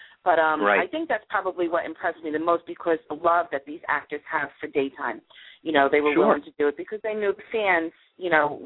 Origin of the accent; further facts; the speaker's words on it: New York, United States; accent: New York; now in Buffalo, United States; I love my New York accent, and everybody tells me all the time.